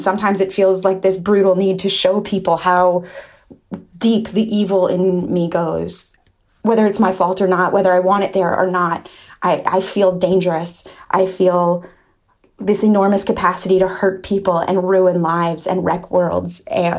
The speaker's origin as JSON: {"language": "English", "region": "New York", "country": "United States", "said": "Hi there. … I am from New York."}